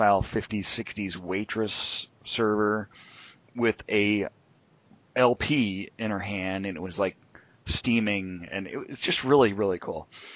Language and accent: English; Huntington Beach, California, United States; I grew up in Huntington Beach